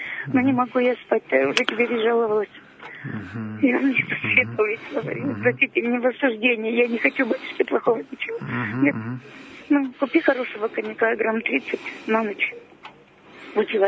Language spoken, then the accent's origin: Russian; Gorny Shchit, Sverdlovsk Oblast, Russia; Вы меня знаете … из Горного Щита.